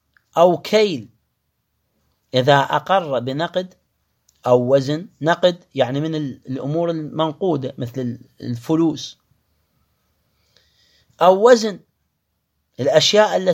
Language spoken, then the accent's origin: Arabic; Karbala, Karbala Governorate, Iraq; احنا عندنا في كربلاء سابقا، مو هسه، في كربلاء يمشي الدينار العراقي والتومان الإيراني